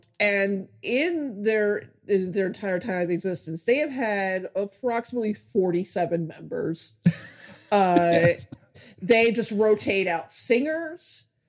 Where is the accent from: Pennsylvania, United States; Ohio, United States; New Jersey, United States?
New Jersey, United States; As I've mentioned numerous times, I grew up in Southern New Jersey, in a very suburban to rural area.